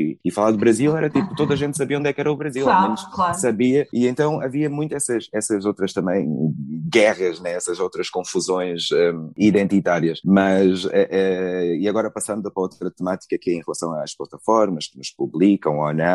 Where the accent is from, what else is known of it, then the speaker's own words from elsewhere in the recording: Angola; Portuguese is a second language; Eu não sou brasileiro, eu sou angolano. Só que cada vez que eu digo, sou de Angola, e a malta pergunta de onde é que é o meu sotaque.